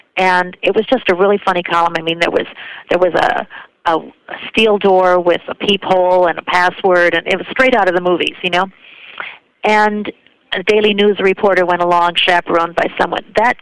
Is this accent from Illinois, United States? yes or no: yes; Chicago, Illinois, United States; I'm a Chicagoan, a native Chicagoan. I grew up on LaSalle and Division between Cabrini and the Gold Coast, so I'm like equidistant, and that was my upbringing